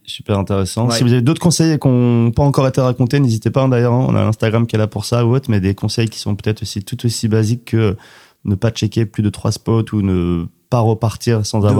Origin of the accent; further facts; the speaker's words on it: Pays de la Loire, France; toi t'es de Charente, moi je suis de Vendée